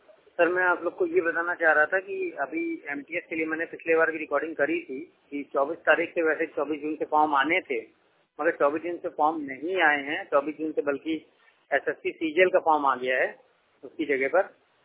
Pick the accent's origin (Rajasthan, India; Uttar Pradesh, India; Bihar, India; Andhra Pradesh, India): Uttar Pradesh, India; Kanpur; उत्तर प्रदेश कानपुर से बात कर रहा हूँ। यानी कि जो मेरा शहर है वो मैं कानपुर है और स्टेट मेरा यूपी यानी कि उत्तर प्रदेश।